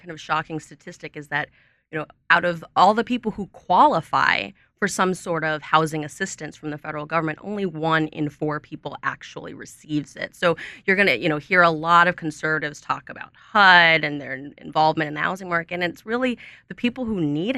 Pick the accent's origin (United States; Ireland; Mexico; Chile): United States; Oakland, California; I'm originally from Oakland, and I feel like every few weeks I see in the news some sort of story about gentrification in the Bay Area.